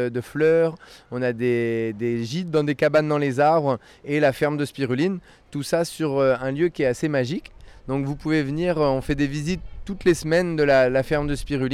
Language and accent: French; Normandy, France; on l'a mis dans du jus de pomme parce qu'on vient de Normandie